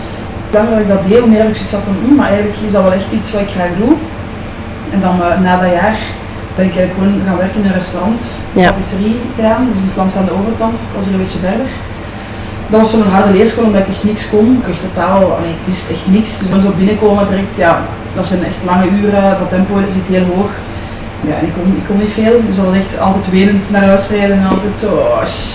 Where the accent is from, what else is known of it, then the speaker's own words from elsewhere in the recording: Leuven, Flanders, Belgium; Ja, ik ben afkomstig uit Leuven. Ik ben hier geboren en getogen.